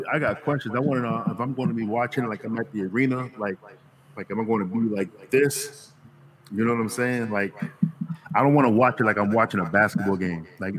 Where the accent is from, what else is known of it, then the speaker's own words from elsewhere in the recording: Queens, New York, United States; Well, I'm from Queens, so yeah.